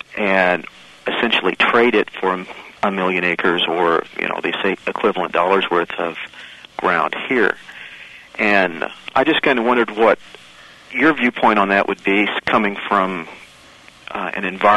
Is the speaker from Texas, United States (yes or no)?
no; Alaska, United States; I'm from Alaska, and there's a certain movement up there to get rid of a lot of the national park and Forest Service grounds up there.